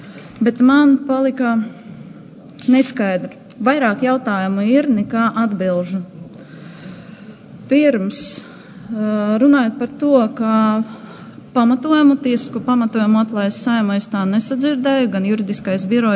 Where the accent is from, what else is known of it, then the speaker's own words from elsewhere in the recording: Rēzekne, Latgale, Latvia; Es esmu no Rēzeknes.